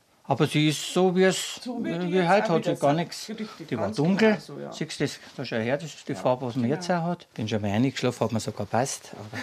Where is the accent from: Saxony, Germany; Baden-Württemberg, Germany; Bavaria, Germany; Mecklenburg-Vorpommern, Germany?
Bavaria, Germany; Bayrischzell; born there; so wie ich 25 Jahre Vorstand des Trachtenvereins war, ein gebürtiger Bayerisch-Zeller ist